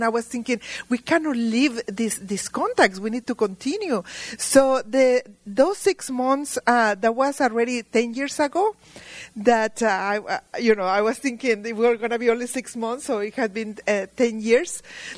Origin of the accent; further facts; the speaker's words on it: Mexico; born there; English is a second language; now in Czech Republic; I was born in Mexico.